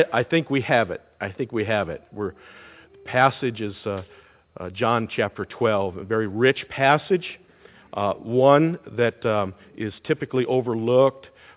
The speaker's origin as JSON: {"language": "English", "region": "New York", "country": "United States", "tie": "born or raised there", "said": "Sterling alluded to the fact that I was raised in New York State, not something I own quite readily"}